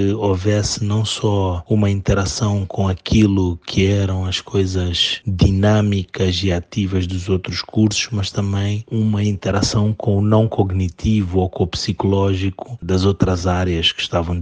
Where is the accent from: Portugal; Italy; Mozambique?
Mozambique; eu sou de Moçambique, sou formado em Arquitetura e Urbanismo pela UEL, na turma de 2000.